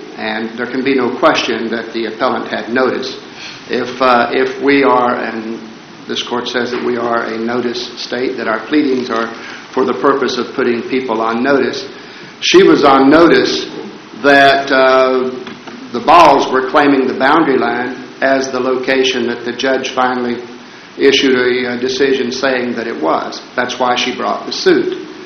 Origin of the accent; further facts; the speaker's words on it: Lebanon, Virginia, United States; Good morning. … from Lebanon, Virginia